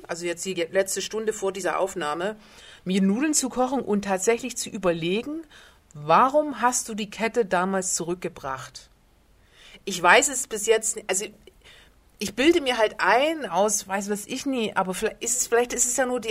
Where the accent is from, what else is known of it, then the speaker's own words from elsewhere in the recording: Dresden, Saxony, Germany; bin ich oft in Dresden, meine Heimatstadt, so bummeln gegangen